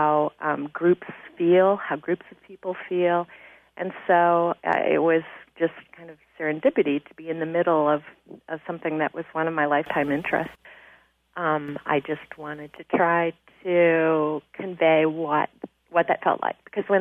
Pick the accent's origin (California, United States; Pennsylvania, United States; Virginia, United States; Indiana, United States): Indiana, United States; You know, I grew up in Indiana, so I know what March Madness is.